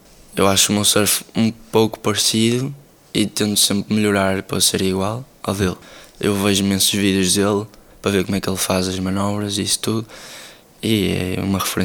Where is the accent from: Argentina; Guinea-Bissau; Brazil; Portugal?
Portugal; Leça da Palmeira, Porto; voltar a ver a minha praia de onde eu nasci, onde eu cresci. E basicamente, Leça, para mim, a parte da praia é uma casa.